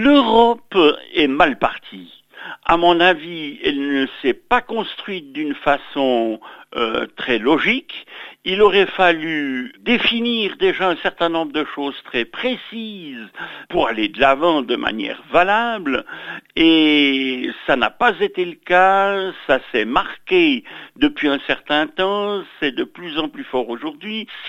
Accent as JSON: {"language": "French", "country": "Switzerland", "said": "même si en tant que Suisse nous ne faisons pas partie de l'Union européenne"}